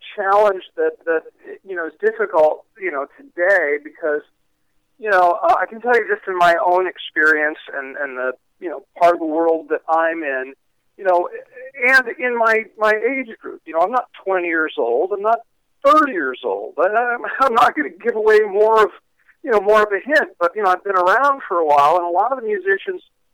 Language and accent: English; Hawaii, United States; I grew up in Hawaii and never surfed